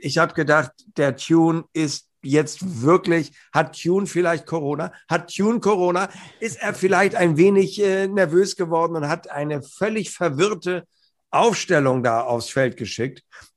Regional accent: Hamburg, Germany; als Hamburger

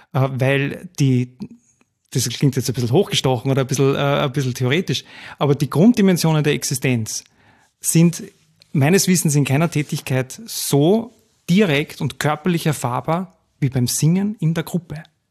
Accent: Gmünd, Lower Austria, Austria; Also ich bin 42. Ich komme aus dem hohen Norden Österreichs, ich komme aus Gmünd, aus dem Waldviertel, und habe in Wien Kirchenmusik und Gesangspädagogik studiert

